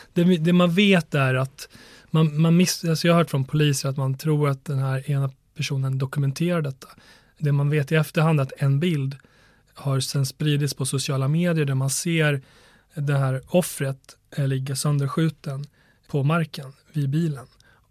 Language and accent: Swedish; Borlänge, Dalarna County, Sweden; now in Stockholm, Sweden; Jag är själv uppvuxen i Tjärnängar i Borlänge. Jag kom som liten 7-åring till Sverige och växte upp där.